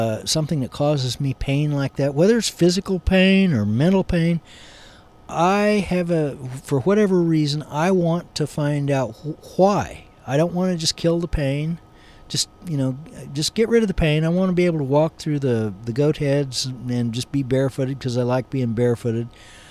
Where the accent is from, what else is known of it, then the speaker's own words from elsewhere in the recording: Kansas, United States; we lived, born and raised in Kansas